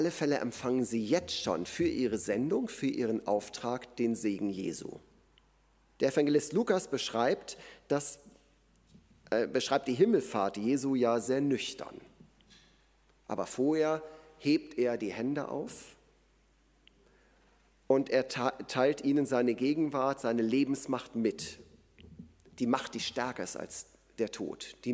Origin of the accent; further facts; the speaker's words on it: Korbach, Hesse, Germany; Mein Vater hatte den ganzen Tag irgendein Neubaugebiet in Korbach, wo ich herkomme, vermessen.